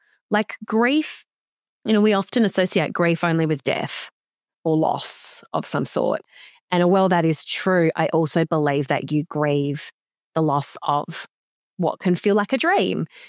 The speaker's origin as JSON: {"language": "English", "region": "Western Australia", "country": "Australia", "said": "we were not allowed to come back home to my home state of WA at the time."}